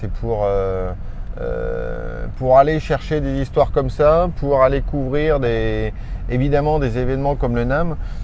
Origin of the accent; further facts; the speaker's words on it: France; accent: French; plus je suis fatigué, moins je parle bien anglais. En particulier, plus mon accent devient de plus en plus sexy, frenchy